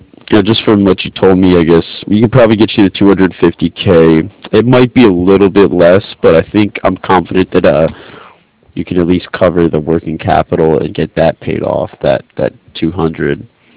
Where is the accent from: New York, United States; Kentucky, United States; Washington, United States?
New York, United States; Yeah, I'm originally from the New York area, so I'm pretty familiar with what it's like as far as winter seasons go.